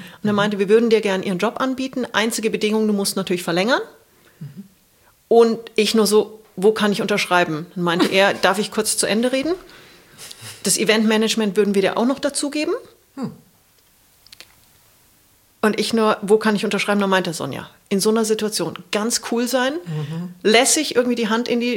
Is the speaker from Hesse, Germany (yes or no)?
no; Munich, Bavaria, Germany; Hab als Münchner Kindle mir gedacht, BMW ist eigentlich ganz cool.